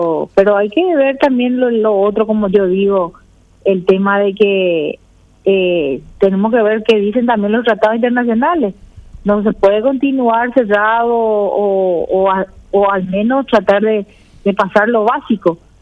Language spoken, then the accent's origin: Spanish; Paraguay; porque somos todos paraguayos